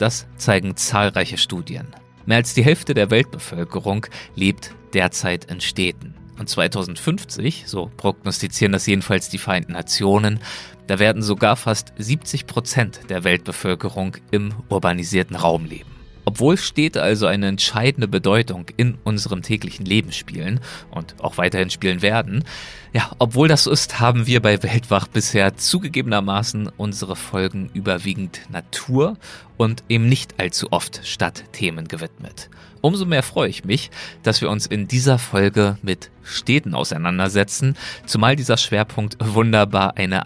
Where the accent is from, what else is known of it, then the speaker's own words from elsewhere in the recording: Berlin, Germany; Gut, dass du das sagst, meine alte Heimatstadt.